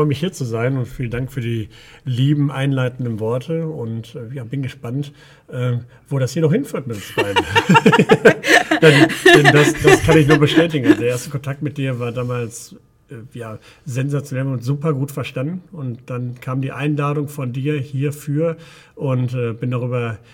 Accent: Hagen, North Rhine-Westphalia, Germany; also born or lived in Witten; bin aber kein gebürtiger Hesse, ich bin in Westfalen auf Kohle geboren, bin in Witten an der Ruhr geboren, in Hagen, unweit von Wuppertal aufgewachsen

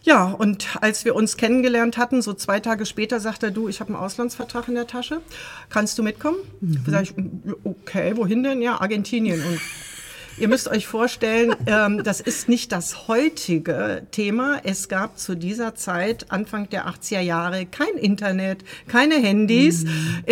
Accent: Berlin, Germany; also born or lived in Buenos Aires; Ich war 4 Jahre in Argentinien am Goethe-Institut in Buenos Aires tätig und kam dann praktisch genauso mit der Wende zurück nach Berlin. Ich bin ja Berlinerin

